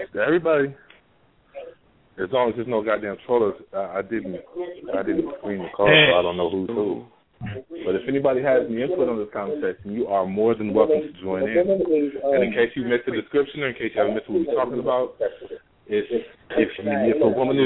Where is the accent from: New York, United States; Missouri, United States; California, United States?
California, United States; I'm from Cali. Okay. But I'm from Northern Cali. I'm between the Bay Area, right, Sacramento.